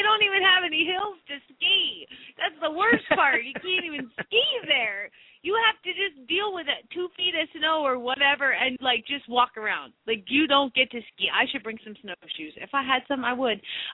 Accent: the South, United States; You know me. I grew up in the South. So I don't even know what thunder snow is

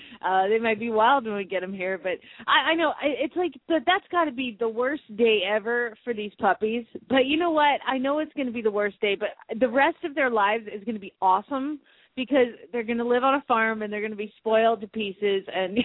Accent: Phoenix, Arizona, United States; from Phoenix, Arizona

